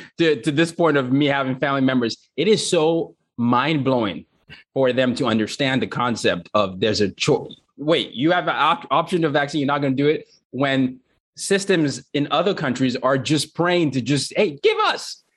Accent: Nigeria; And I'm from Nigeria.

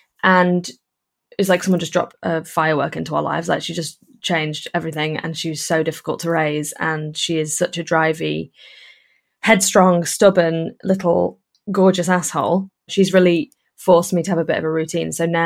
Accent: Liverpool, North West England, United Kingdom; born there; I didn't actually grow up in Liverpool, but everyone's a Scouser in my family. And I was born in Liverpool. And then we moved outside of Liverpool.

